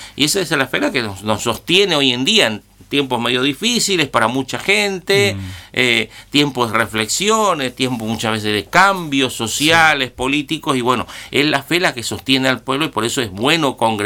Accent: Argentina; tenemos que celebrar pues nuestra independencia, la que nos reconoce como nación, como República Argentina, que después se formó en el 1853, pero bueno, es recordar ese día tan tan importante para nuestra nacionalidad.

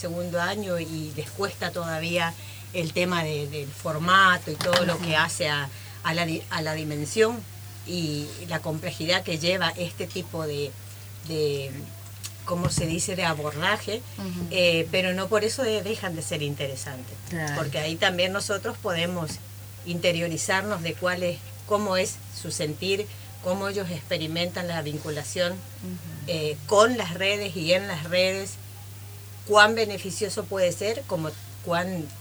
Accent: Garupá, Misiones, Argentina; somos de allá, de Garupá, y lo que implica, ¿no?

